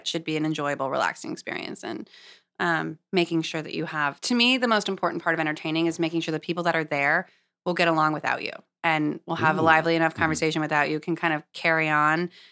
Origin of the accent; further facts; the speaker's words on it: Los Angeles, California, United States; I grew up in Los Angeles. We had KCRW, a great radio station.